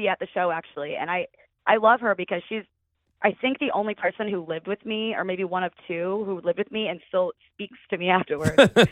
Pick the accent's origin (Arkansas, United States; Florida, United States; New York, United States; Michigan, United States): Michigan, United States; Detroit; I grew up in Detroit.